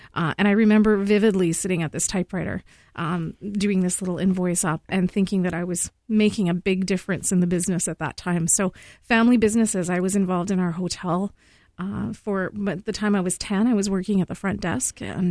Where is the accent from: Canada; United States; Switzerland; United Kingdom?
Canada; Dauphin, Manitoba; also born or lived in Brandon; now in Winnipeg, Canada; I'm from Winnipeg, yes. But originally I was born in Brandon and moved to Dauphin when I was, I guess, 9. And then I grew up in Dauphin and moved into the city when I was 17.